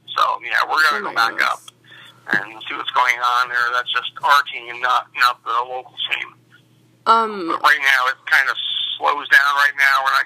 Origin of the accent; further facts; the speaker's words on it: New York, United States; I'm originally from New York, but I actually never investigated New York City.